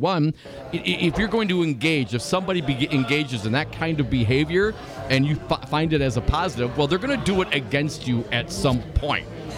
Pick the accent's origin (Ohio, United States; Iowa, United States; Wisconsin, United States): Wisconsin, United States; growing up in Outagamie County, I do know that as hardworking people